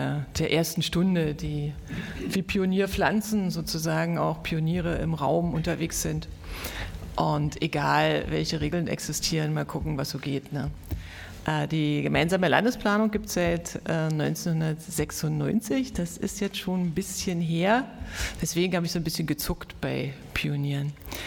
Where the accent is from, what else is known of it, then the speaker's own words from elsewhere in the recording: Brandenburg, Germany; Und was vielleicht für uns als Brandenburger sehr wichtig ist